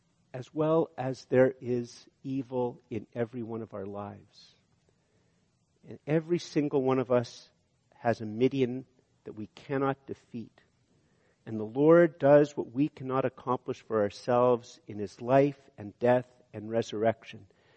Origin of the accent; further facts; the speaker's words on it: Canada; We're too well brought up and we're too Canadian to act on it